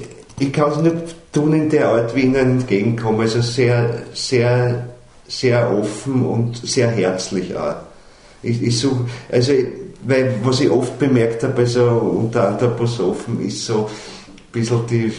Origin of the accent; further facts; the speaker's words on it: Vienna, Austria; wienerisch, weil ich bin ein Wiener, also rede ich wienerisch.